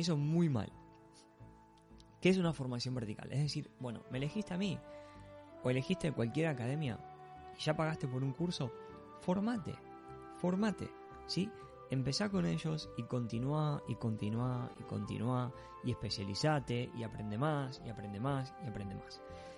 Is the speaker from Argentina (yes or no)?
yes; Argentina; Como buen argentino tenía que meter un ejemplo de carne.